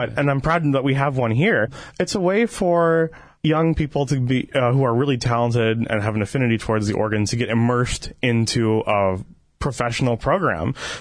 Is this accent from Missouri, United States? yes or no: yes; St. Louis, Missouri, United States; I was lucky enough, I grew up in St. Louis, Missouri